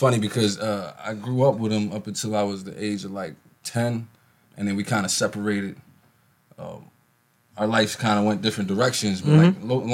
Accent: Philadelphia, Pennsylvania, United States; I'm from Philly.

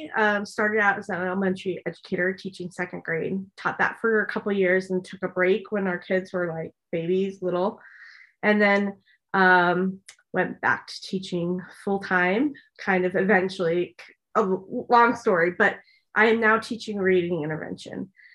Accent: New Jersey, United States; So I grew up in New Jersey, actually. So back east, and not really an outdoor kid.

